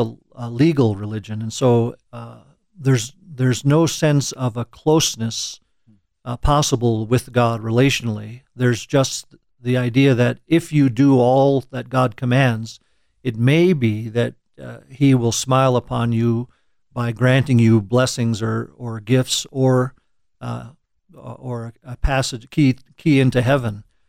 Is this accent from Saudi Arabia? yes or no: yes; Saudi Arabia; now in Colorado Springs, United States; I was raised in Saudi Arabia.